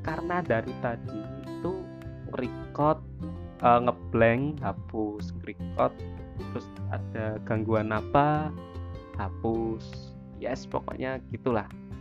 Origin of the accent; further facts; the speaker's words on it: Central Java, Indonesia; sorry kalau bahasaku agak medok ya, karena aku orang Jawa yang logatnya sangat Jawa sekali.